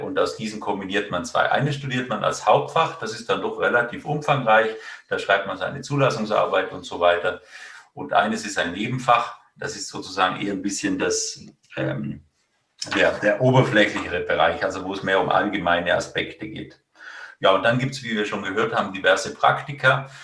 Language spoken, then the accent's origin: German; Italy; now in Germany; Ich bin ursprünglich aus Italien